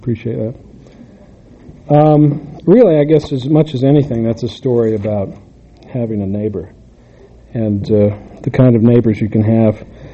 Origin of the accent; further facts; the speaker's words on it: Utah, United States; I grew up in Utah County and had a pretty happy life there in many ways.